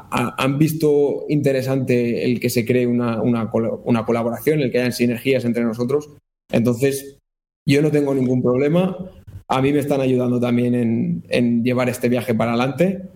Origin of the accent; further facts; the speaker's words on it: Spain; Como españoles, hay familias españolas que tienen la posibilidad de mandar a sus hijos allá donde ellos quieran